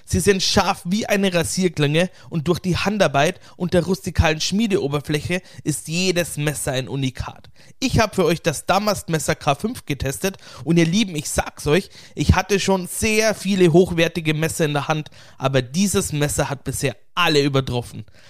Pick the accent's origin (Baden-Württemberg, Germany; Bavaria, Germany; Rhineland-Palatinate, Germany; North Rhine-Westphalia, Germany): Bavaria, Germany; Ingolstadt; Also ich komme ja aus dem Raum Ingolstadt und bei uns, ich habe immer das Gefühl, ist dieser finanzielle Aspekt ein sehr wichtiger Faktor, wahrscheinlich ähnlich wie in München.